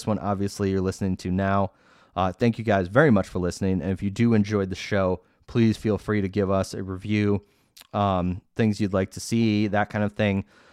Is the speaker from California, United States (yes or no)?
no; Downers Grove, Illinois, United States; The Curse of Downers Grove, which is about my hometown.